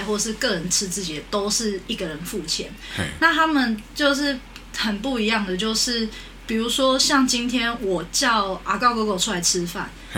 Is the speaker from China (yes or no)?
no; Taiwan; 因为像我是台湾人